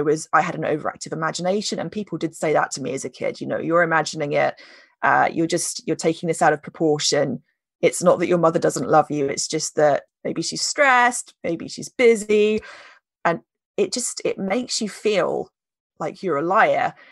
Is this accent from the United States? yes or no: no; United Kingdom; Did I mention that we're British?